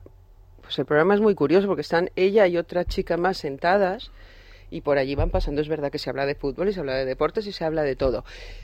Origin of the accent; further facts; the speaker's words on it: Mexico; conociendo mi país, y lo puedo decir porque soy mexicana